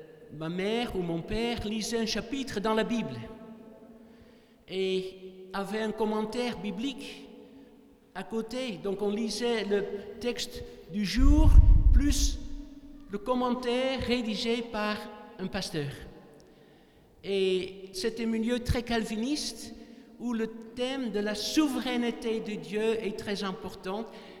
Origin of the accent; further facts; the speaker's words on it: Netherlands; mon arrière-plan calviniste. J'ai grandi aux Pays-Bas dans un milieu réformé très piétiste.